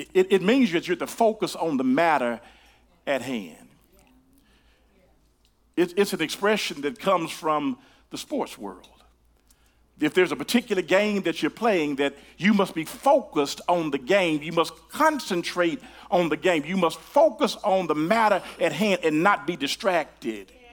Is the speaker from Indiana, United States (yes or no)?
no; Tennessee, United States; Now I'm from Tennessee, but I thought I was in Mississippi at the time